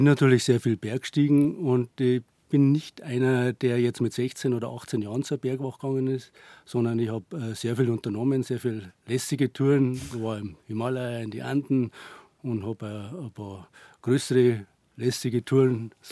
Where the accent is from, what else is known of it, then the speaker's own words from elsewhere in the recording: Bad Reichenhall, Bavaria, Germany; ich bin in Bad Reichenhall aufgewachsen, in die Berge.